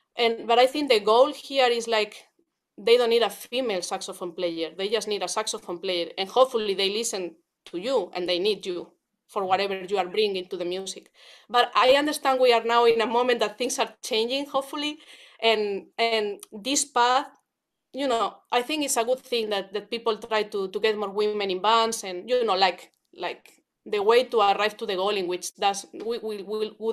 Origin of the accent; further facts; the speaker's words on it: Spain; English is a second language; I always feel like I'm kind of in the middle because I'm from Spain and somehow everyone expects me to play flamenco or some kind of flamenco jazz kind of thing.